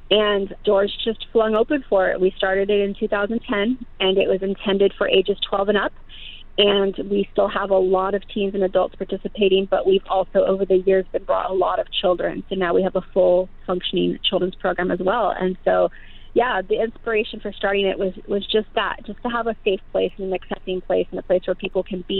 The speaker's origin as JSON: {"language": "English", "town": "Santa Clara", "region": "California", "country": "United States", "tie": "born or raised there", "said": "I grew up in Santa Clara doing dance and theater."}